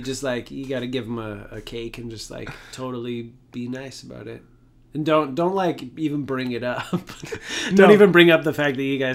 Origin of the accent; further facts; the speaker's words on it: Canada; I'm just like way too Canadian.